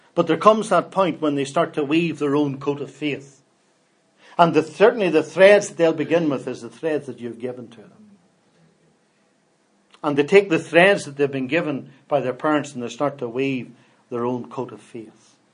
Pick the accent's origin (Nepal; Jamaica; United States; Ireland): Ireland; Cork, Munster; But I'm from Coke